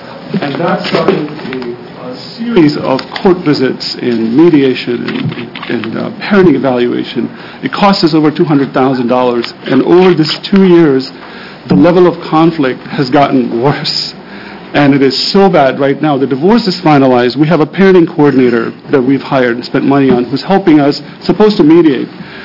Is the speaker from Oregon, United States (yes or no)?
yes; Portland, Oregon, United States; I'm from Portland, Oregon, and I'm a recently divorced dad.